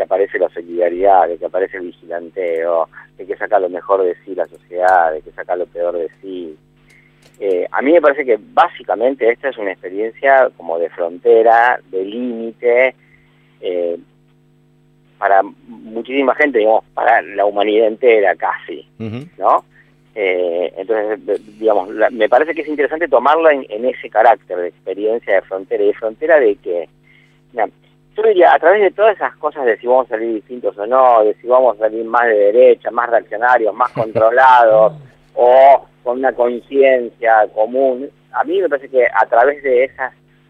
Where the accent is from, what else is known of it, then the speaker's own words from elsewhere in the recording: Argentina; Esa es la experiencia básica de todo argentino confrontativo, como somos todos los argentinos, no son solo los porteños de esto, ¿no?